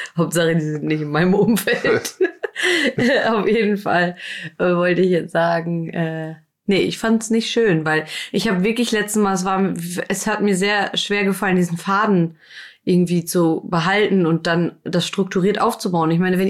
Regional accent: Berlin, Germany; born or raised there

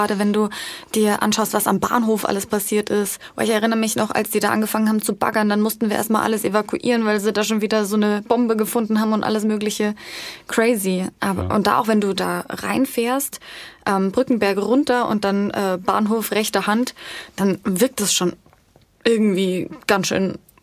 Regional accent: Bavaria, Germany; Ich komme auch aus dem Landkreis

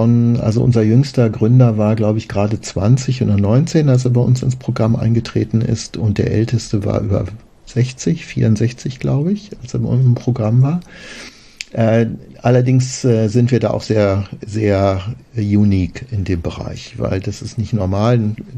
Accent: Germany; Wir müssen einfach einsehen, wir sind Deutsche. Wir sind so gestrickt. Das ist ein deutsches Mindset.

